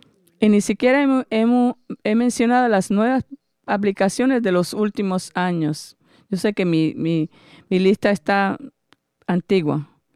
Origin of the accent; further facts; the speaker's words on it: Tennessee, United States; cuando yo era jovencito, vivía en Tennessee. Y el lugar donde yo nací y me crié como niño tenía una luz roja